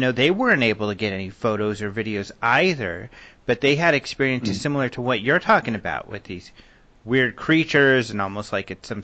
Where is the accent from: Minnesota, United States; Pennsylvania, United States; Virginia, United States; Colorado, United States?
Colorado, United States; It's almost like, see, I'm from Colorado, and almost every summer, especially when I was older